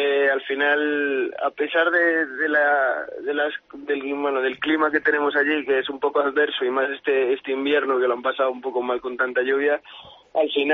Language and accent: Spanish; Lalín, Galicia, Spain; also born or lived in Vigo; Yo soy de Lalín, un pueblo de interior.